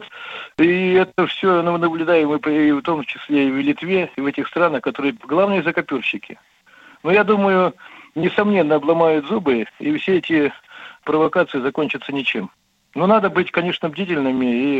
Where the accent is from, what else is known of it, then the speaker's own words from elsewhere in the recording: Bryansk Oblast, Russia; У меня на родине, на Брянщине